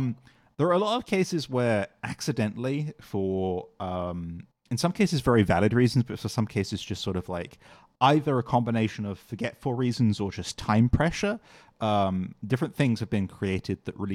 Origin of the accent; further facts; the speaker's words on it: United Kingdom; now in United States; I live in America, but I'm British.